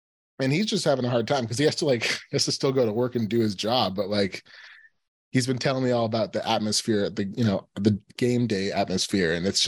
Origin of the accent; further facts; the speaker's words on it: California, United States; I grew up in the East Bay.